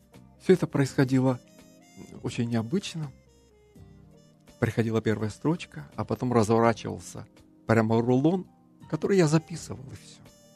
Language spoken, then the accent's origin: Russian; Crimea, Ukraine; now in Kyiv, Ukraine; Покаялся в Крыму, я сам из Крыма.